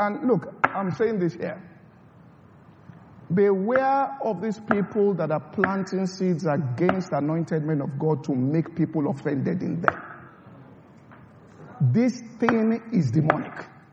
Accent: Nigeria; I looked, a good number of us were Nigerians. We came from Nigeria.

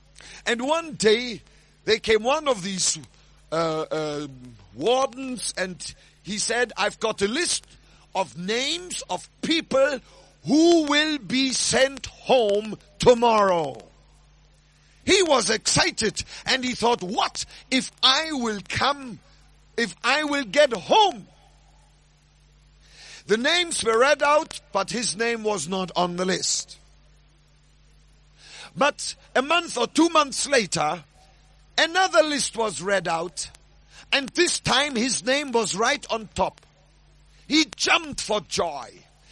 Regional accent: Germany; You know, I come from Germany. I was born during World War II.

